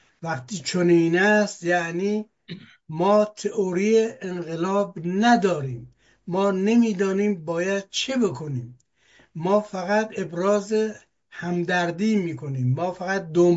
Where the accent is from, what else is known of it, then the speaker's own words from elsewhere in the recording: Iran; من به عنوان یک ایرانی در بیرون از کشور همیشه تأسف میخورم